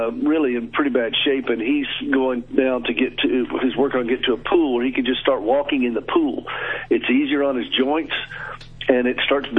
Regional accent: the South, United States; Well, I'm from the South.

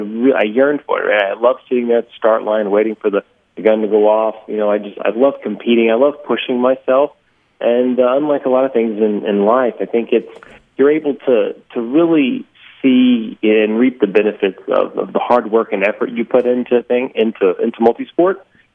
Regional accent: Texas, United States; Actually, I grew up in Texas, and no, I did play baseball, football, basketball, soccer.

